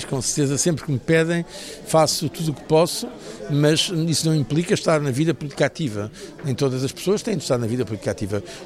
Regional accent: Portugal; E não fiz mais que o meu dever como português.

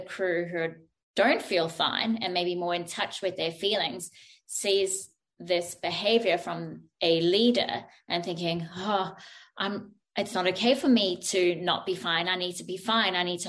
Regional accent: South Africa; I'm South African.

